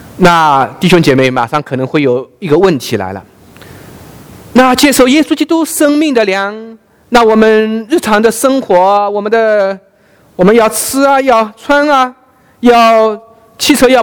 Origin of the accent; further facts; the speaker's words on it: China; 那么我们大陆人知道这个有啊，我们从小背到大就是唯物论啊，唯物主义。